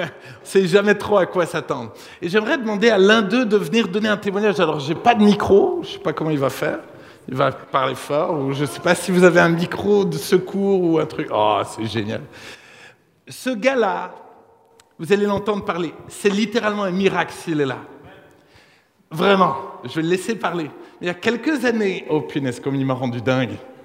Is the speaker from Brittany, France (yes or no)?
no; Grand Est, France; Alors, moi je viens du sud, de l'Alsace, et...